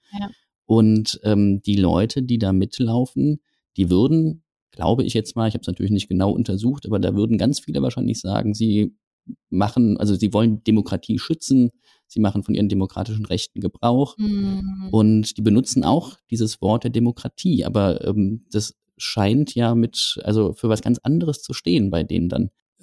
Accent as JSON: {"language": "German", "country": "Germany", "tie": "born there", "said": "ich bin zu einer Zeit geboren in Westdeutschland. Also ich habe mein ganzes Leben in einer Demokratie verbracht."}